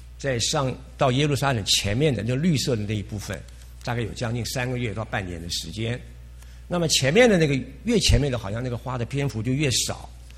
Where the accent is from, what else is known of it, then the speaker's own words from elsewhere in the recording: China; 有点像我们中国人的法家呀，法如牛毛，定了非常非常的多。